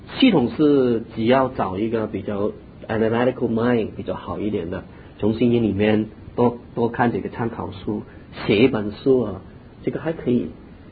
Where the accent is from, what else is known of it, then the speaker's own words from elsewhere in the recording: Hong Kong; 跟我们在香港长大了是重坏的